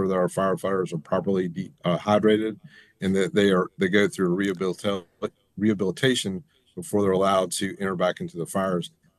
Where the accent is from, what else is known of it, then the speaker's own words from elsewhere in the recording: Henderson County, North Carolina, United States; now in Charlotte, United States; I'm from Henderson County, and so I grew up without air conditioning. We had attic fans